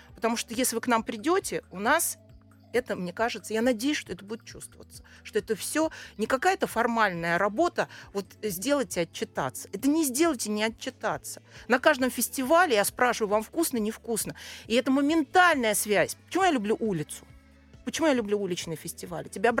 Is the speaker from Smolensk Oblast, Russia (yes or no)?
no; Dolgoprudny, Moscow Oblast, Russia; Я сама из Долгопрудного, из Подмосковья, но это считается одно и то же, потому что всю жизнь и в Москве, и работаем, и живем рядом.